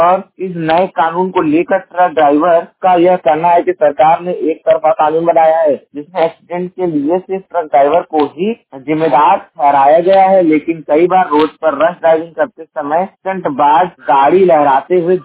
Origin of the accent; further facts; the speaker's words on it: Uttar Pradesh, India; मैं उत्तर प्रदेश के जौनपुर जिले का निवासी हूँ